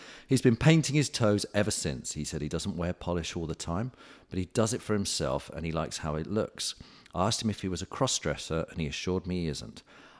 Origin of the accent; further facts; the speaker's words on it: England, United Kingdom; I just thought I've always assumed that if I'm an Englishman wearing a kilt, I know English people wear kilts.